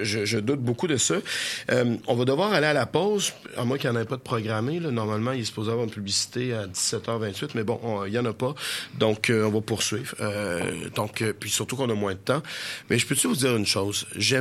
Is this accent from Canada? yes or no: yes; Chauveau, Quebec, Canada; Aller faire un petit tour d'où est-ce que je suis né, dans Chauveau, où je n'irai jamais revivre. En tout respect pour les gens qui restent dans Chauveau, j'ai quand même passé 18 ans de ma vie là